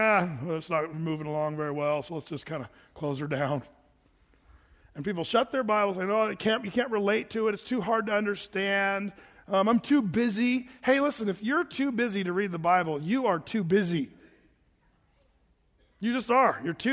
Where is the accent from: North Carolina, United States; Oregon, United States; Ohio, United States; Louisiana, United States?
Oregon, United States; You know, that's what I grew up here in Southern Oregon. They used to say that.